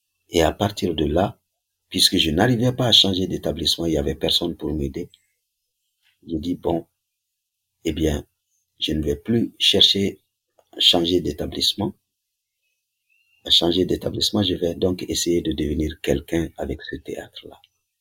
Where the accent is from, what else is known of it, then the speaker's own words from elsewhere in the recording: Sang, Mali; born there; also born or lived in Bamako; Je suis né à Sang, mais cet examen dont je parle, je l'ai passé à Ségou.